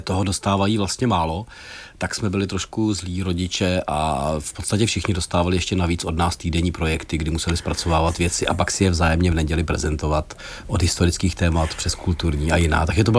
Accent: Dačice, South Bohemian Region, Czechia; jako my jsme oba vlastně vyrůstali jsme s ženou v Dačicích, jako té malé městečko

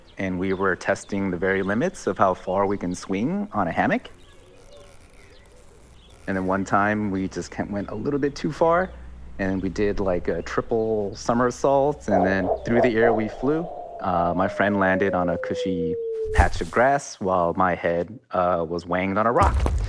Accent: Pacoima, California, United States; So I grew up in the San Fernando Valley, Pacoima specifically.

